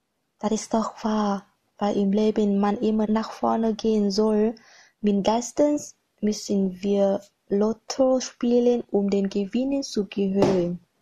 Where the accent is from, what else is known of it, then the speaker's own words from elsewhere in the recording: Vietnam; German is a second language; ich komme aus Vietnam. 1993 kam ich auf der Welt.